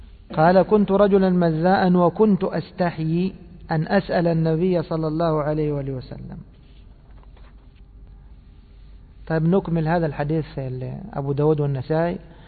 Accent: Egypt; وهذا مشهور عندنا في مصر، يكنون الولد بإيش؟ بأبيه.

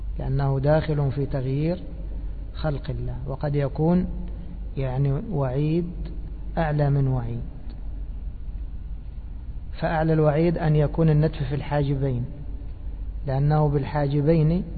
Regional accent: Egypt; هذه مشهورة عندنا في مصر

